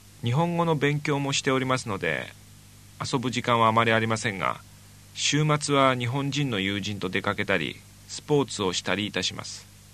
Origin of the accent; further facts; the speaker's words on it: Canada; Japanese is a second language; now in Japan; カナダから参りました。今年の7月に日本に参りまして、